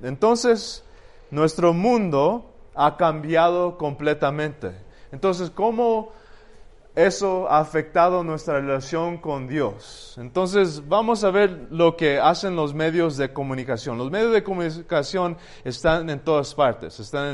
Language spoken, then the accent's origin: Spanish; California, United States; also born or lived in Antigua, Guatemala; yo nací en California, me crecí ahí, pero viví en Antigua 2 o 3 años. Mis papás tuvieron un restaurante vegetariano aquí. Mi papá también plantó una iglesia en San Lucas y ahí vivimos. Después me moví de regreso a California, estudié ahí